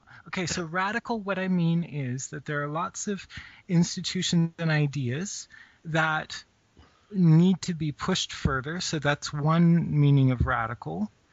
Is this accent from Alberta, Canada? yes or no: yes; Calgary, Alberta, Canada; now in Toronto, Canada; I live in Toronto. And I was raised in Western Canada in the Calgary area, which is where I met Ducky because we went to high school together.